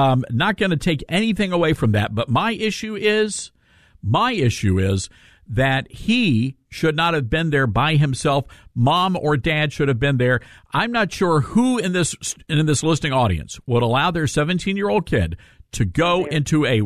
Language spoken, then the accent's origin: English; the South, United States; I'm from the South, Kara, so you're going to have to help me out here.